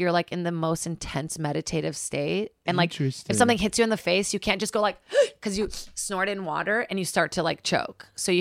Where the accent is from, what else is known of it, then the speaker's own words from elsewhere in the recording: Brazil; moved away; I'm from Brazil, born and raised.